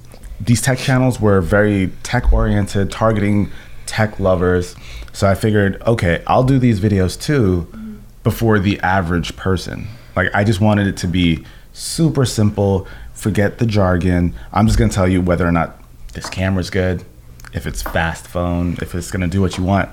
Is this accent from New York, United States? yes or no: yes; Brooklyn, New York, United States; We're both from Brooklyn. We've known each other since high school.